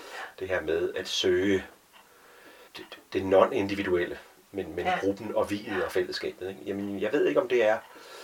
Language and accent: Danish; Herning, Central Denmark Region, Denmark; Jeg voksede op i Hernings første ghetto, tror jeg. Et socialt boligområde, beboet primært af mennesker med lav social status og korte uddannelser og høj skilsmisserate